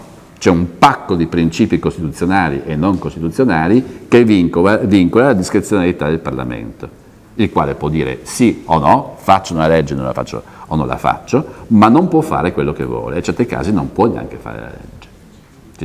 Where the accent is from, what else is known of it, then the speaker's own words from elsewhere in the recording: Bolzano, Trentino-Alto Adige, Italy; born there; Ich bin in Bozen geboren, sono nato a Bolzano